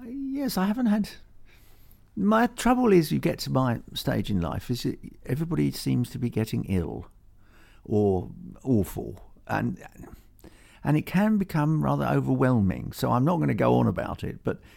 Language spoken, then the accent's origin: English; Greenock, Scotland, United Kingdom; born there; I was born on the Firth of Clyde, in Greenock, just down from Glasgow.